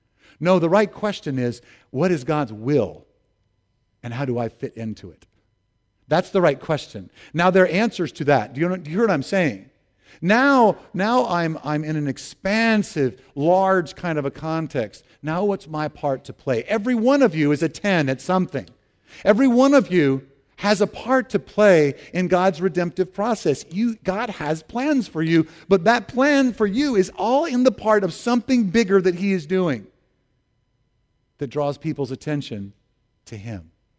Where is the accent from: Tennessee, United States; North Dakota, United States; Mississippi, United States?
Tennessee, United States; Memphis; I grew up in Memphis, Tennessee for some portion of time